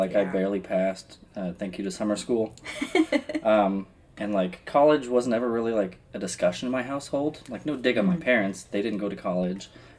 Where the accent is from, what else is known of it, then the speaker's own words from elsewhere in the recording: Albuquerque, New Mexico, United States; So I grew up in Albuquerque, New Mexico.